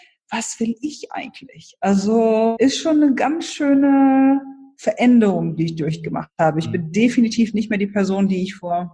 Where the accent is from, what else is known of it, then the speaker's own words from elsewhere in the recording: Germany; Ich bin zwar in Deutschland geboren, in Deutschland aufgewachsen und so weiter, aber meine Eltern kommen beide aus Polen und ich bin so die ersten Jahre, bevor ich im Kindergarten war, polnisch sozialisiert worden.